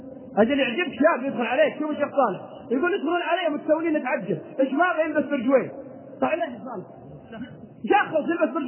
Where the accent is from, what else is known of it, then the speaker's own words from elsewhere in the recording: Al-Qassim, Saudi Arabia; انا اعرف واحد عندنا في القصيم